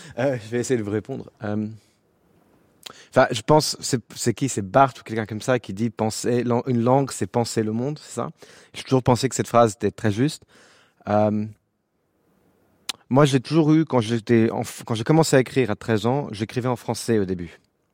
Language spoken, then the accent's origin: French; England, United Kingdom; j'ai grandi en Angleterre, donc je suis anglais